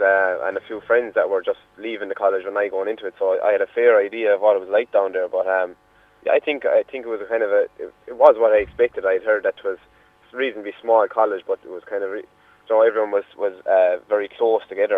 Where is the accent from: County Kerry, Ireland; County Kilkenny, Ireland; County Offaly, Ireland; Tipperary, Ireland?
Tipperary, Ireland; Burgess; So I'm from Bursley, I'm 22 years of age now. I'm from a small place. Bursley is to be North Tipperary.